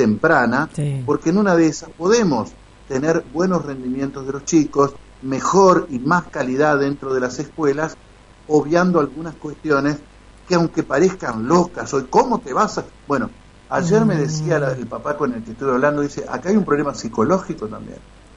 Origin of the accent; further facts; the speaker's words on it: Argentina; como los argentinos somos así, Mónica, pendulares y absolutamente exitistas